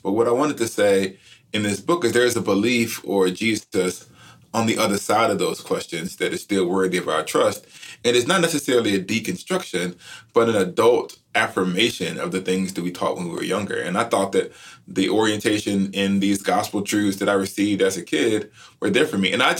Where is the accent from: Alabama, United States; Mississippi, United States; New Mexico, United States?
Alabama, United States; And when I grew up in Alabama, my pastors said that the God of the racists was a false God